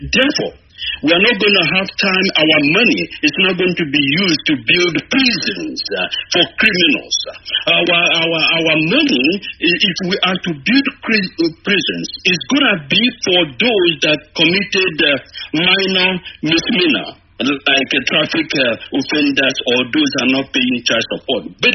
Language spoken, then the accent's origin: English; Ingobala, Imo, Nigeria; now in Ohio, United States; I'm from Ingobala in Imo State. I'm calling you from Ohio, United States of America.